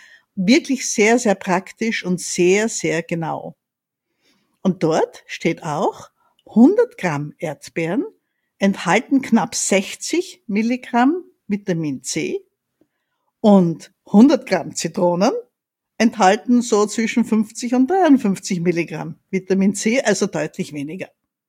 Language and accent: German; Styria, Austria; Ich komme ja aus der Steiermark.